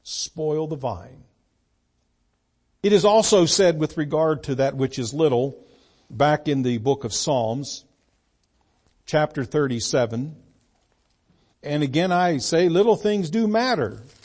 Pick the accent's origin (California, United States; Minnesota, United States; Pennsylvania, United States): Pennsylvania, United States; Freeport; Well, everybody knows where Pittsburgh's at, but if I'm going to say I'm from Freeport, Pennsylvania, well, where is that at? Oh, it's about 35 minutes north Pittsburgh.